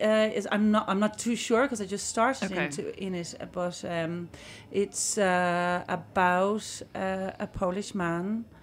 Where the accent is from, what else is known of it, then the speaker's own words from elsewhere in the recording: Ireland; born there; I was born in Ireland.